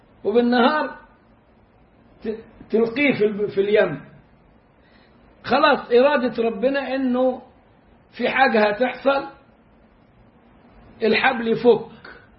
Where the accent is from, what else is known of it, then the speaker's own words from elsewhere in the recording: Egypt; احنا عندنا في مصر النسوان تحب يعني اي فرح وتزغل